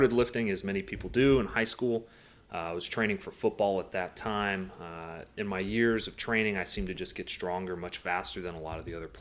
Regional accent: San Diego, California, United States; San Diego. Oh, okay. Always all San Diego. I went to high school in Mira Mesa and still in San Diego now.

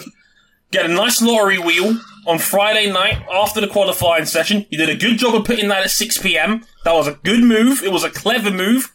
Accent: London, United Kingdom; We're going to London, baby! My hometown!

